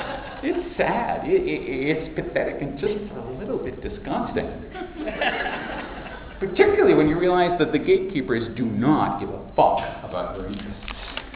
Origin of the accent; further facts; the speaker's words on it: United States; now in Australia; As an American, let me tell you, that's a very contentious issue.